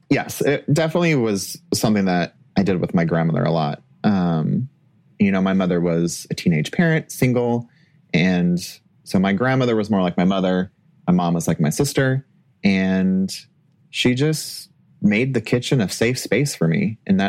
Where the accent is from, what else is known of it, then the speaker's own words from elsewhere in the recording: California, United States; Yeah, and I'm sorry, I'm from California.